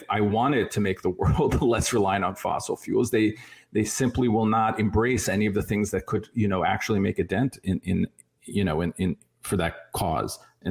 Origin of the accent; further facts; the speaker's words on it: New York, United States; where I grew up on Long Island, actually, there was a power plant they built, I think it was called Shoreham